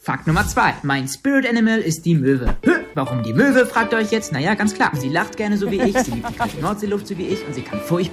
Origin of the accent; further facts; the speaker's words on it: Hamburg, Germany; Ich bin aus Hamburg. Die Stadt, in der man von morgens bis abends Franzbrötchen isst